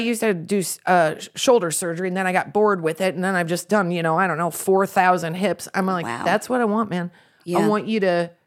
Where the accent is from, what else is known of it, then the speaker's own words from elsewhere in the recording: Midwest, United States; Because we grew up in the Midwest.